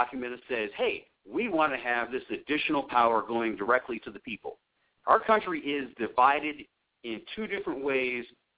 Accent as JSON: {"language": "English", "country": "United States", "said": "I'm an American citizen. I care about my country a great deal, as I know you do."}